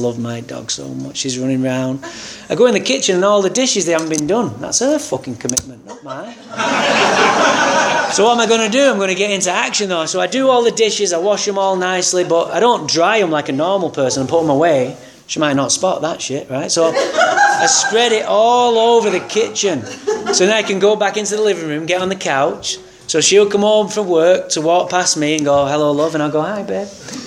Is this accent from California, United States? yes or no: yes; Santa Barbara, California, United States; I said, yeah, I'm from Santa Barbara.